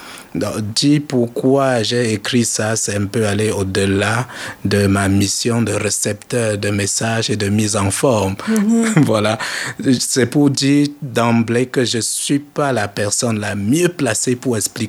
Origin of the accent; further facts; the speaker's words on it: Baham, West, Cameroon; born there; cet endroit où je suis né au Cameroun, qui est une ville du Cameroun dans l'ouest